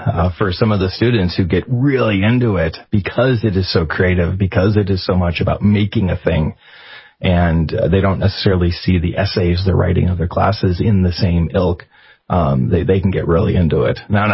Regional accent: Missouri, United States; I'm originally from Missouri, and I've taught at several institutions there.

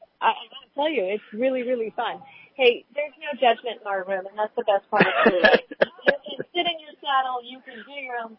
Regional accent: Redding, California, United States; I was raised here in Redding.

